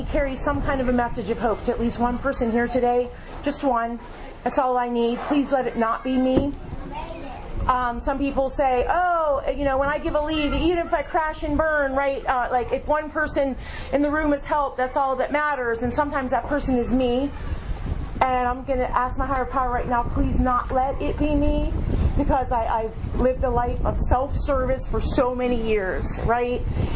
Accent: Aliquippa, Pennsylvania, United States; what has happened to Aliquippa, but I love the place still. It's like my hometown, right? You love it in a way. Love-hate, kind of, that we have for the hometowns we grew up in.

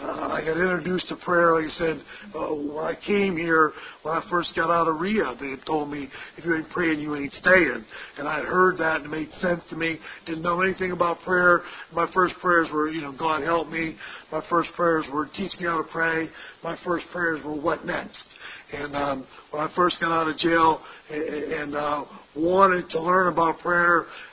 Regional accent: Houston, Pennsylvania, United States; I'm from Washington. I'm from Houston, PA, but I went to treatment down here in Somerset

